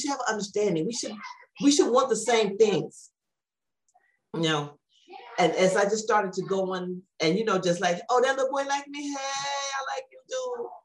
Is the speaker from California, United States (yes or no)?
no; San Antonio, Texas, United States; born there; that's how I was born in Texas, and everybody else was born in Gary. So I'm the original Southerner.